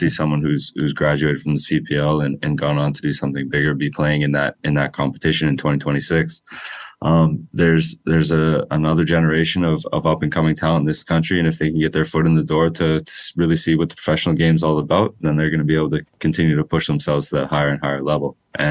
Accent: Oakville, Ontario, Canada; growing up in Oakville in the GTA, there's always been an understanding that we have a ton of talent in this country.

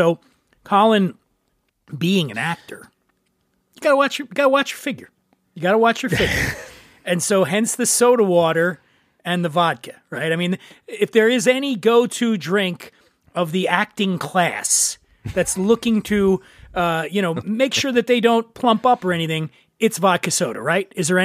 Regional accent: East Coast, United States; I'm from the East Coast.

